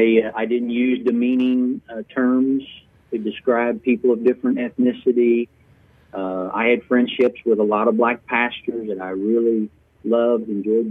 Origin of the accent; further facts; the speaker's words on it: Germantown, Kentucky, United States; I grew up in Kentucky, not too far away from the Lexington area, up in Bracken County, a little town called Germantown.